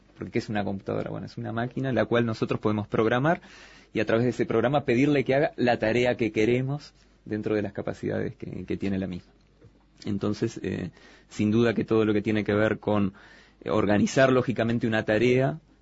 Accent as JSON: {"language": "Spanish", "region": "Montevideo", "country": "Uruguay", "tie": "born or raised there"}